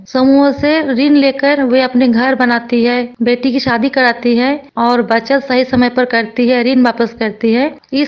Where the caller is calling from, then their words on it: Ghatshila, Jharkhand, India; पूर्वी सिंहभूम घाटशिला प्रखंड से बोल रही हूँ। मेरे गांव का नाम है जोड़ीसा, पंचायत भी है जोड़ीसा।